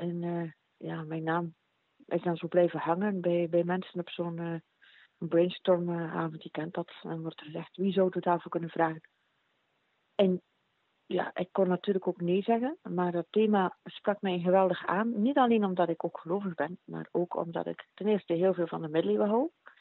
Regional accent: Zwevegem, Flanders, Belgium; born there; ik ben geboren in Zevegem in 61, dus ik ben niet meer zo jong.

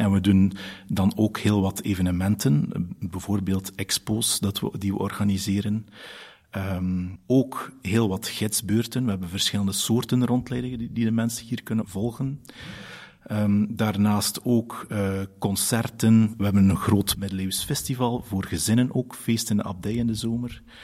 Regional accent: Koksijde, Flanders, Belgium; Ik ben zelf ook van Kokzijde.

